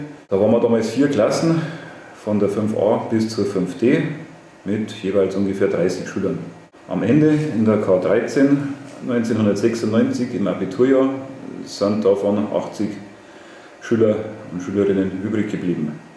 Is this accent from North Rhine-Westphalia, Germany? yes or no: no; Beutelsbach, Bavaria, Germany; Ich komme aus Beutelsbach, bin verheiratet, habe 2 Kinder und bin mittlerweile Lehrer an der Mittelschule in Wartenburg. Zu der Zeit, als ich noch im Gymnasium Vilshofen war, habe ich noch in Eigenbach gelebt.